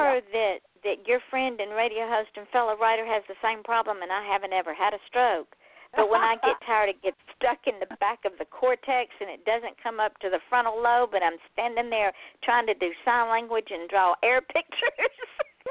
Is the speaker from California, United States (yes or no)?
no; Georgia, United States; She's from Alabama, Tennessee. I'm from Georgia. So we get it.